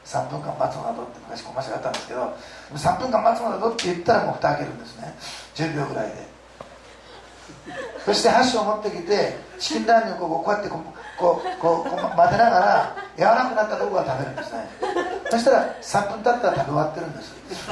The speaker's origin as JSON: {"language": "Japanese", "region": "Osaka", "country": "Japan", "tie": "born or raised there", "said": "そういうところで生まれ育ちましたから、せっかちなの。"}